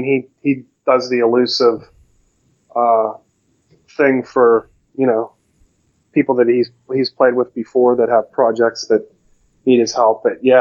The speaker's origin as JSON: {"language": "English", "town": "Shaler", "region": "Pennsylvania", "country": "United States", "said": "Yeah, I'm originally from Shaler, like Etna, Melville."}